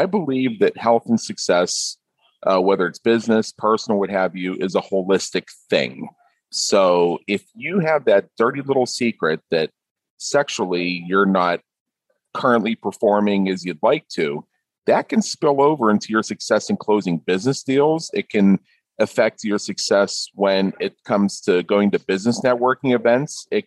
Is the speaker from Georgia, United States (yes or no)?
no; Pittsburgh, Pennsylvania, United States; now in Las Vegas, United States; We both come from Pittsburgh and we both moved to Las Vegas.